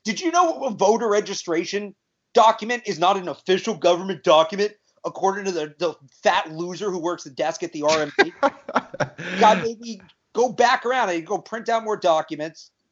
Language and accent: English; Massachusetts, United States; So that's a lot of school vacations, because we're from Massachusetts, where we have that week in April off.